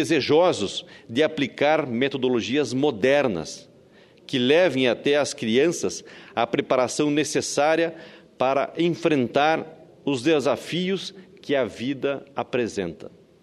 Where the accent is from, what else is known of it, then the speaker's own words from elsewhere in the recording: Rondônia, Brazil; Como brasileiro, amo meu país. Como cidadão, desejo trilhar um caminho em prol ao desenvolvimento do Brasil.